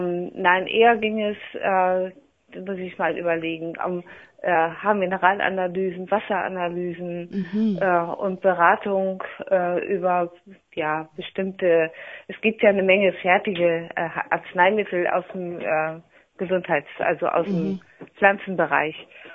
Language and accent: German; Germany; born there; moved away as an adult; ich bin aus dem Westen, gebürtig von der holländischen Grenze, wusste aber schon mit 20 ungefähr, dass ich unbedingt, wenn die Mauer fällt, hier in den Osten ziehen würde.